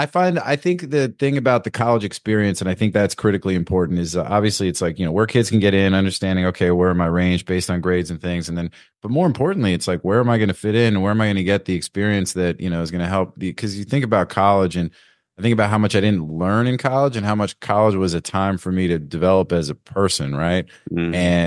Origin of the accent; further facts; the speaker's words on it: Northeast, United States; Being here in Florida, growing up in the Northeast